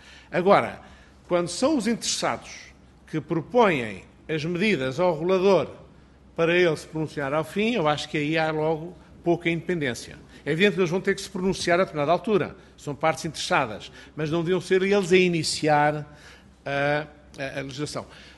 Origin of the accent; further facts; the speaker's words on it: Portugal; enquanto português